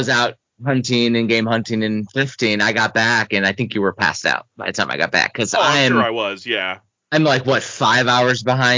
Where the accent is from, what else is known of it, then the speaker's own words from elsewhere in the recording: Georgia, United States; Like I'm telling you, I came from Georgia. There was a damn desert of retro games in Georgia.